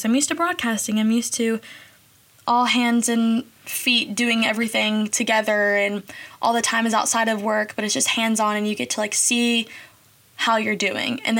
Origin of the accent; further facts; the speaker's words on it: Bowling Green, Kentucky, United States; Growing up in Bowling Green in Kentucky, okay, I have to, like, back up. Bowling Green itself is a pretty diverse place, but also it's only diverse to an extent.